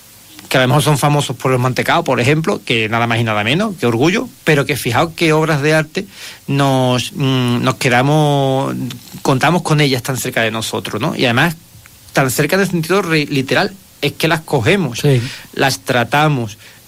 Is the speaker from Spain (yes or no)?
yes; Osuna, Andalusia, Spain; aunque soy de Osuna y le tengo mucha devoción a la Osuna